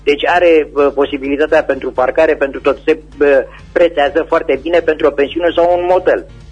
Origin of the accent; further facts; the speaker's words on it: Săvârșin, Arad County, Romania; sunt din Săvârșin